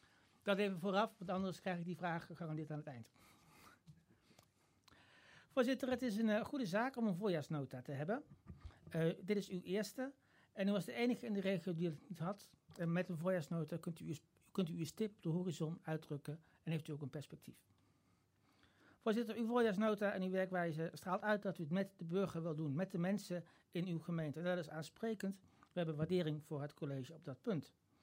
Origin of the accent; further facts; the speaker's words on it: Arnhem, Gelderland, Netherlands; Vreest u niet, ik kom weliswaar uit Arnhem